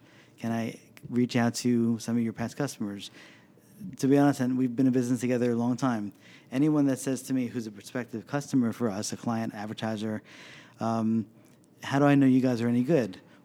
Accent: North Bergen, New Jersey, United States; also born or lived in Manhattan / South Orange; Oh, I grew up in... I was born in Manhattan, grew up in North Bergen, so northern New Jersey.

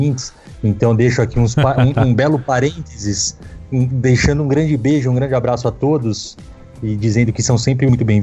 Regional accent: Cesário Lange, São Paulo, Brazil; crescendo em Cesário Lange, ali no interior

